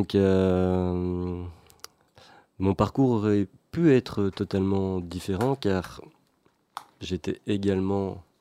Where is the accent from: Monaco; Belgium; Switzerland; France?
Belgium; born there; Je suis né en Belgique